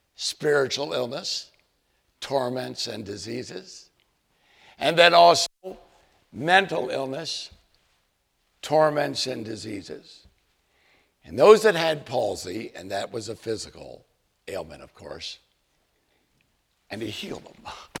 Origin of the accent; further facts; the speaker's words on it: Winston-Salem, North Carolina, United States; Dr. Spees was our dear friend when I was growing up in Winston-Salem, North Carolina.